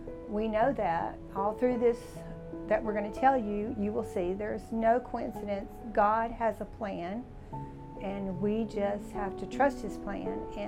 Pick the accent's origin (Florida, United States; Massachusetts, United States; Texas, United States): Texas, United States; Orange; I'm originally from Orange, Texas.